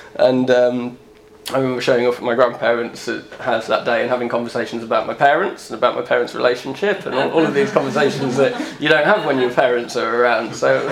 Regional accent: Midlands, United Kingdom; Myself, growing up in the Midlands, it wasn't at all like London, there wasn't as much going on.

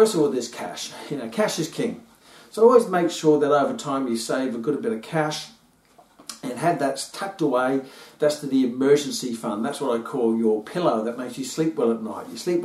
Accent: Papua New Guinea; I remember when I was a young kid, growing up in New Guinea, I used to go and buy a can of Coke for 5 cents.

